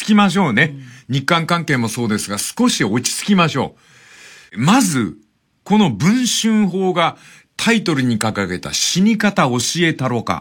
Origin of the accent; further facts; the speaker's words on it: Fukuoka, Japan; born there; これは、私、福岡生まれですから、断固として言います。